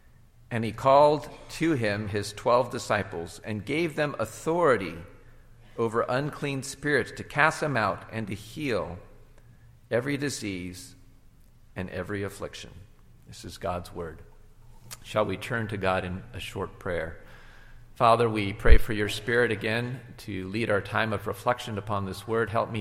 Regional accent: California, United States; born there; my parents were immigrants to the United States from South Korea, and I was born in a small town in California.

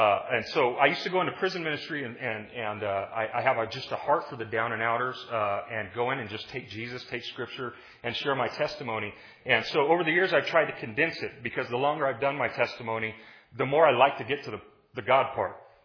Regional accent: Los Angeles, California, United States; I'm from Los Angeles originally. That's where I was born and raised.

